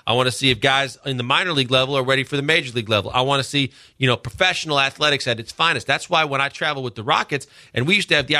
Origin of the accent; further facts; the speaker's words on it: Milwaukee, Wisconsin, United States; Like, I remember growing up in Milwaukee and they had the Brewer Fan Club.